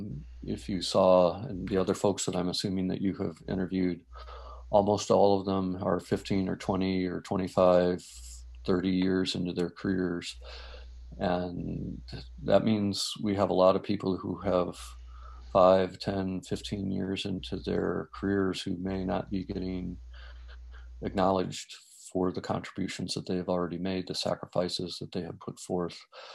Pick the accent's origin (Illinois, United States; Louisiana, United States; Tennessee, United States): Illinois, United States; And then people were fleeing the Midwest in general. I grew up in Northern Illinois.